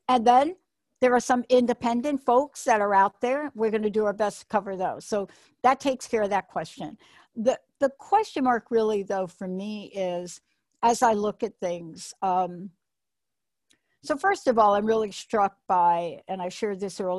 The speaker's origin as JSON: {"language": "English", "town": "New York City", "region": "New York", "country": "United States", "tie": "born or raised there", "said": "I grew up in New York City, so I don't know how much I really wonder about it."}